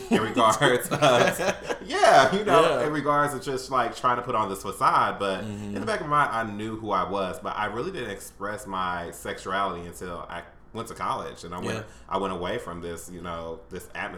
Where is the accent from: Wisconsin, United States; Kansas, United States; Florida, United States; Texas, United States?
Kansas, United States; Kansas City; moved away as an adult; now in Chicago, United States; I've lived in Chicago now for 4 years, originally born and raised in Kansas City, Kansas, right next to Kansas City, Missouri